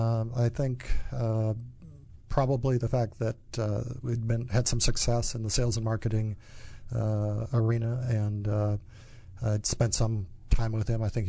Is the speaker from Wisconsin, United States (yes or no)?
yes; Wisconsin, United States; Wisconsin, born and raised in a small town.